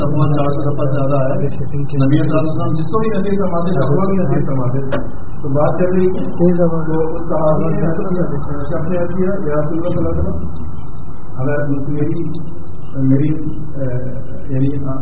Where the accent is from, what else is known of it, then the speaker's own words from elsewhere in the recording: Hyderabad, Sindh, Pakistan; ہم لوگ بھی حیدرآباد کے ہیں, حیدرآباد میں میری پیدائش